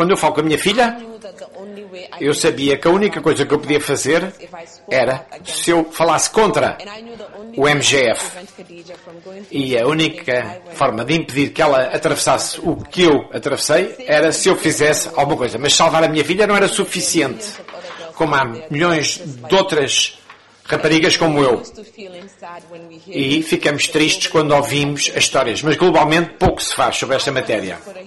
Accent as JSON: {"language": "Portuguese", "country": "Gambia", "said": "venho da Gâmbia, que é o país mais pequeno da África."}